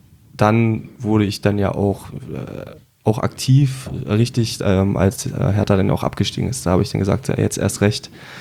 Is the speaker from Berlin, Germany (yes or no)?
yes; Berlin, Germany; now in Rhein-Main, Germany; aus Berlin, ein Exil-Hertaner jetzt hier im Rhein-Main-Gebiet seit 2 Jahren, auf den Tag genau heute. Aufgewachsen bin ich in Tempelhof, im schönen Südberlin.